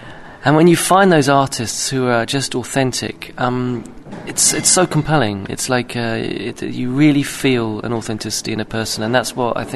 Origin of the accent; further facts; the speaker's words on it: United Kingdom; being British, we live in a very formulaic, television-led style